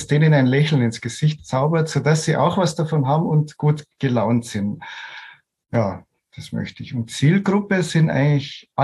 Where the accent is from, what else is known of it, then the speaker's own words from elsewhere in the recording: Munich, Bavaria, Germany; als Münchner Kindl